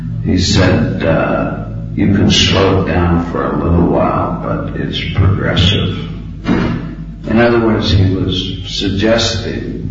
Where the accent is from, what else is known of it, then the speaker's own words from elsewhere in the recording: Canada; We're both Canadian.